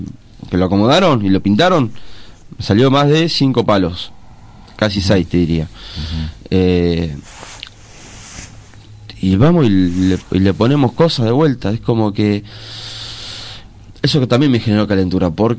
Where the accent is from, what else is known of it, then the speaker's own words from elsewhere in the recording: Argentina; O sea, yo soy argentino, juré lealtad a mi bandera